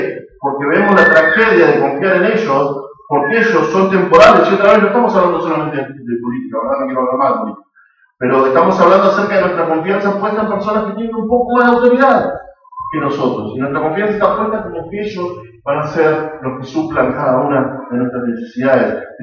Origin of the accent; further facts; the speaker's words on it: Argentina; Nosotros como argentinos, como sociedad, somos así.